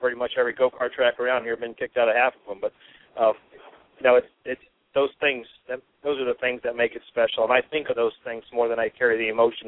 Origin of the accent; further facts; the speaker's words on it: Indiana, United States; It's awesome because it's my home state. I grew up, racing around here, Winchester and Salem and IRP and, even the little tracks like Anderson and places like that.